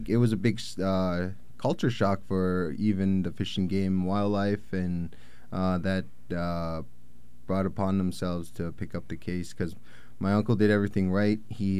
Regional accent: Alaska, United States; my uncle shot a polar bear in my hometown. And we're, you know, we're over the Brooks Range from the coast.

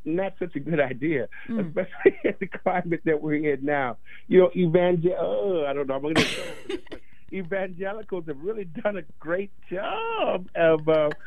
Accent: St. Louis, Missouri, United States; You know, I was raised in St. Louis, and in places like St. Louis and in the South and in places like New York and et cetera, people who understand what a roach is knows that roaches can be a problem.

